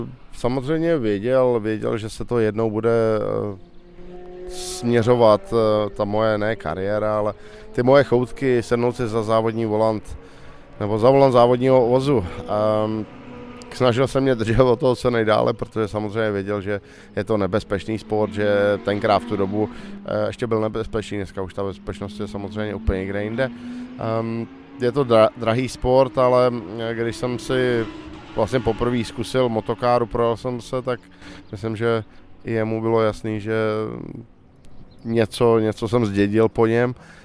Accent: Liberec, Liberec Region, Czechia; Jelikož jsem z Liberce, tak jsme hodně sam lyžoval už, já nevím, od nějakých 3, 4, 5 let.

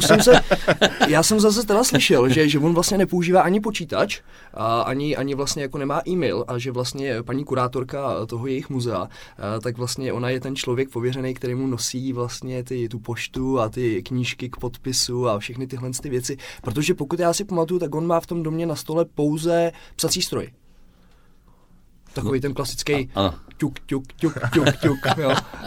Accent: Plzeň, Plzeň Region, Czechia; Správně, my jsme Plzeňáci. Rodilí jste, tak jako pan Zikmund, a jsem narodil v Plzni, tak vlastně my pocházíme taky z Plzně.

